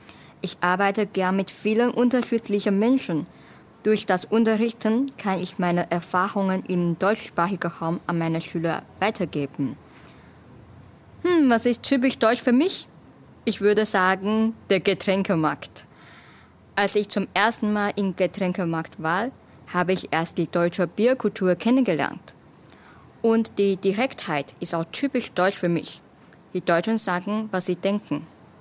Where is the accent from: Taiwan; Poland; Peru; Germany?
Taiwan; German is a second language; Ich komme aus Taiwan und ich bin im Jahr 1988 geboren.